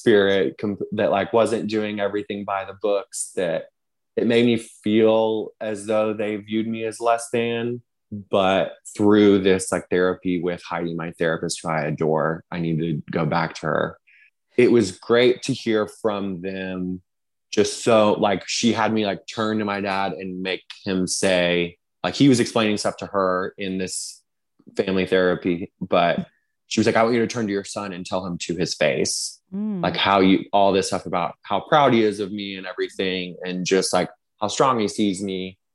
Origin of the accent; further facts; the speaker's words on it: Arkansas, United States; I'm from Arkansas and they're from Alabama. So your typical Southern family